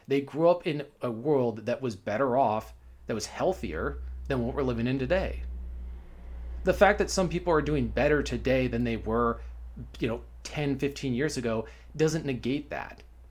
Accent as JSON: {"language": "English", "town": "Bellevue", "country": "United States", "tie": "born or raised there", "said": "The town I grew up in doesn't exist anymore. The Bellevue of 1990s doesn't exist."}